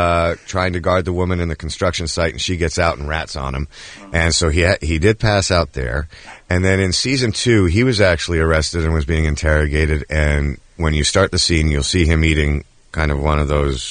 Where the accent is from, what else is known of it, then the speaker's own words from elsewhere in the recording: Toronto, Ontario, Canada; Well, I grew up in Toronto, so I'm a Maple Leafs fan